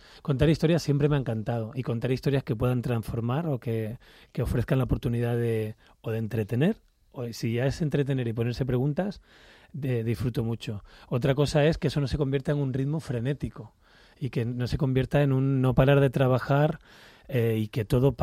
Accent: Canary Islands, Spain; born there; en Canarias, que es donde yo nací

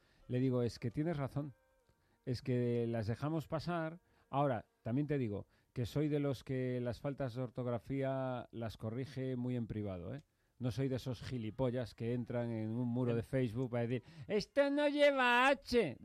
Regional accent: Galicia, Spain; yo creo que eso tiene mucho que ver con que soy gallego.

